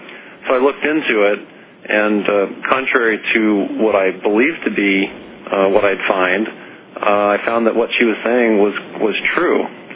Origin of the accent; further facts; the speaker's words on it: San Jose, California, United States; I'm from San Jose, California, Ron.